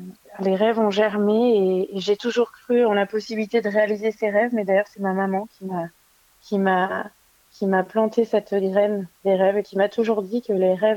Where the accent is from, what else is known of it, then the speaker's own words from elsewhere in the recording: Montpellier, Occitanie, France; now in Lyon, France; je suis montpelliéraine à la base, ça fait maintenant 15 ans que je suis à Lyon et voilà, je me sens aussi lyonnaise maintenant